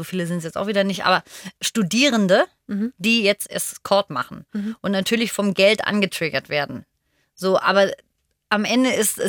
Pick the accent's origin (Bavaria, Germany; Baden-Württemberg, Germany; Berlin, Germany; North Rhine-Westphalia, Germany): Berlin, Germany; Also, ich komme ja aus Berlin.